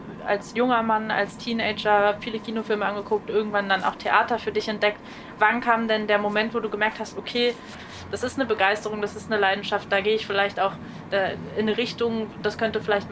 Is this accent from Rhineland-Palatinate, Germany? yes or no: no; Berlin, Germany; ich bin Berlinerin